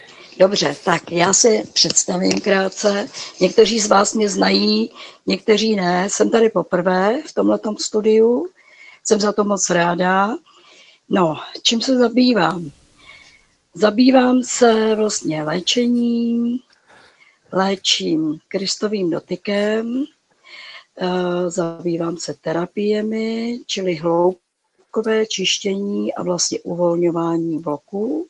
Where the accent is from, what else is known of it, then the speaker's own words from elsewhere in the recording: Havlíčkův Brod, Vysočina Region, Czechia; Jinak pocházím z Havlíčkova Brodu, žiju v Modré laguně